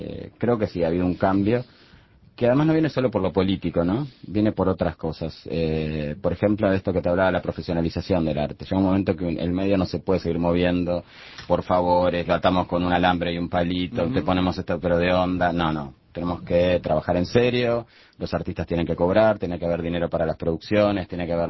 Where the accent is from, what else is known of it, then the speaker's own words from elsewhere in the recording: Uruguay; qué cultos que somos los uruguayos